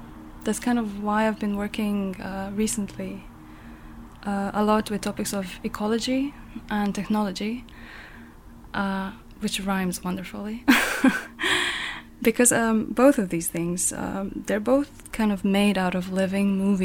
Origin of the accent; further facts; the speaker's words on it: Zagreb, City of Zagreb, Croatia; I'm from Zagreb, and I'm an intermediate artist.